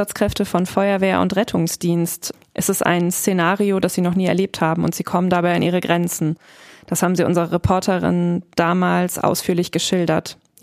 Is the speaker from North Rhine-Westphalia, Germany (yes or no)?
yes; Bonn, North Rhine-Westphalia, Germany; als gebürtige Bonnerin